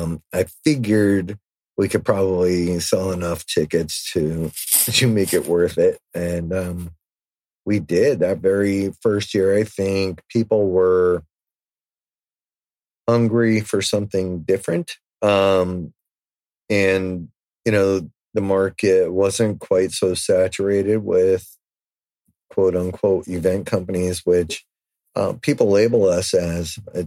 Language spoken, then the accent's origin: English; Edison, New Jersey, United States; You know, Woodbridge is not far. I grew up in Edison, actually right next door to Woodbridge.